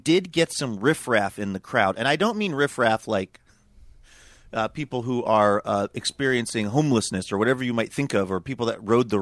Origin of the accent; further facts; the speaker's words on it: Bellingham, Washington, United States; And so I felt, and because Bellingham is my hometown, I just felt a certain amount of like, I really want to try to do a good job on this episode of the show. And I want to represent Bellingham well.